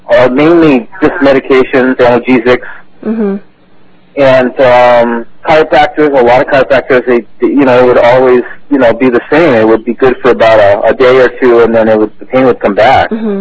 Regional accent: Honolulu, Hawaii, United States; now in Garden Grove, United States; Well, I'm originally from Honolulu, and we live in Southern California.

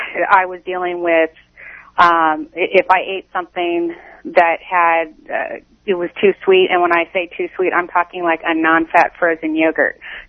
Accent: Reseda, California, United States; Yes, I am from Reseda, and I do home loans.

